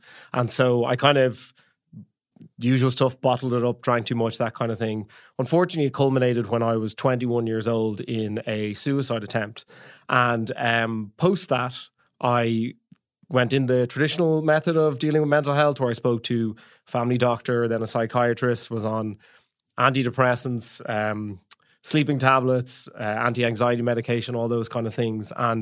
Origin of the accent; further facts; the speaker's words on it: Dublin, Leinster, Ireland; Well, I am 35 years old as of a couple of days ago. I am from Dublin.